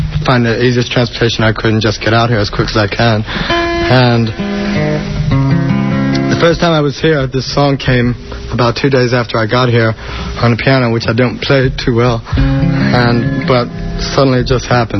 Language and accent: English; New York, United States; I was raised in New York, and California was always a place for me where I would come for refuge